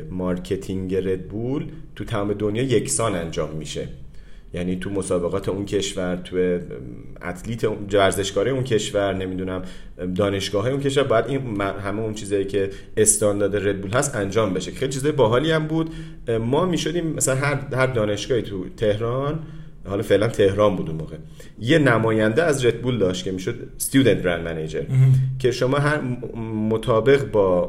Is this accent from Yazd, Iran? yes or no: yes; Yazd, Iran; خیلی یزدیم، من یزدی ترینم